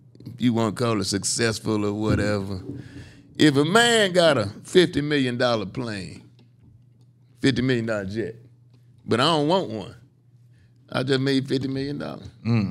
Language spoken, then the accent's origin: English; Chicago, Illinois, United States; Southside Chicago.